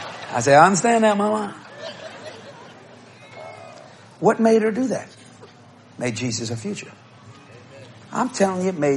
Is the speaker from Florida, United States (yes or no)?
no; Louisiana, United States; You understand something, lady? We're Cajun people. We talk like that.